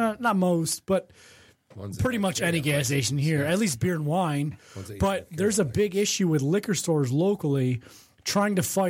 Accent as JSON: {"language": "English", "region": "Michigan", "country": "United States", "accent": "Michigan", "said": "There's my Michigan accent"}